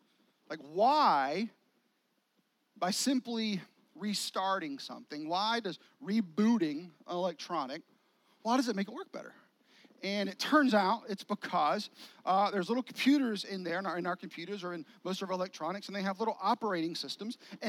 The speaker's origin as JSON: {"language": "English", "country": "United States", "said": "because I'm an American and we don't wait for anything"}